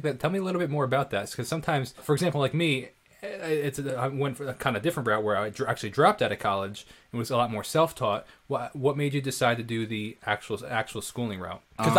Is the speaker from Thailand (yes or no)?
no; Northport, New York, United States; I'm a musician from Northport, New York.